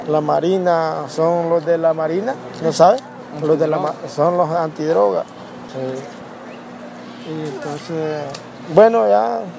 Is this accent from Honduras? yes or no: yes; Honduras; el país que venimos de Honduras es calientísimo. De la parte donde vivo yo es ahí, los garrobos viven. Porque es demasiado caliente, la zona sur.